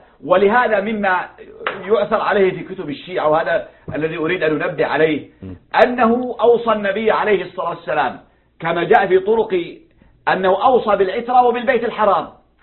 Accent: Yemen; بما يجري عندنا في اليمن

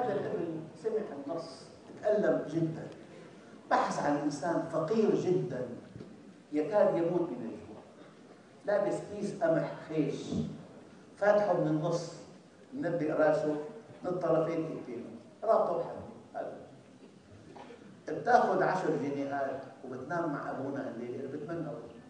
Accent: Syria; عندنا في الشام

